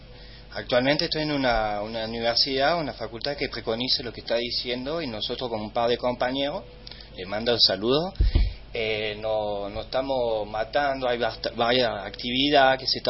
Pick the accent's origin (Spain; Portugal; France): France; Spanish is a second language; moved away as an adult; now in Argentina; no tengo un acento raro, soy francés, nací allá. Viví hasta los 21 años, estuve estudiando en la Sorbonne, en la economía. Y bueno, vine a este maravilloso país a poder estudiar una carrera que es arquitectura en la UNC.